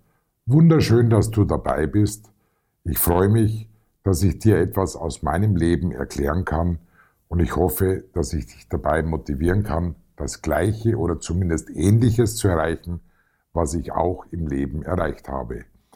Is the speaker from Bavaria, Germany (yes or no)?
yes; Regensburg, Bavaria, Germany; Ich bin in Regensburg in einem Viertel aufgewachsen, das damals, ja so kann man sagen, ein Problemviertel war. Man sagt auch in vielen Städten ein Glasscherbenviertel. Es hatte einen sehr hohen Ausländeranteil, damals bereits